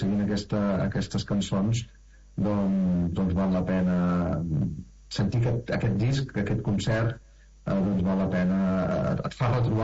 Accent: Besalú, Catalonia, Spain; som de Besalú, però també estem molt lligats amb el Mar d'Amunt, amb el Mar del Nord, de la Costa Brava, amb Port de la Selva.

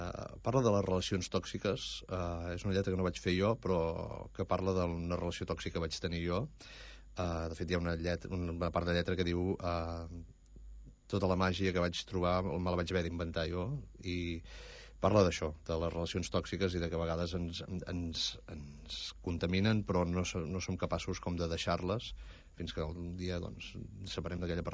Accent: Torelló, Catalonia, Spain; jo soc de Torelló, vull dir, tinc l'anglès que tinc, no?

